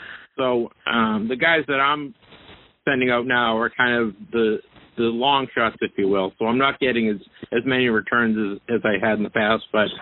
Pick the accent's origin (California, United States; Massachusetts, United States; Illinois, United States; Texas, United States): Massachusetts, United States; Boston; Is it because I'm from Boston?